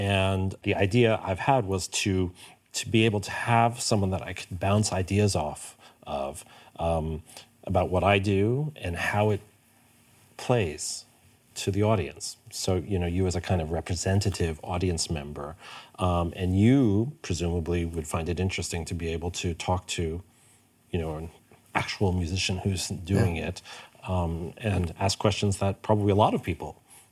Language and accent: English; New York City, New York, United States; now in Hamburg, Delaware, United States; I feel very fortunate to have landed here in Hamburg with the NDR Elbphilharmonie Orchestra. I grew up in New York. My parents were violinists in the New York Philharmonic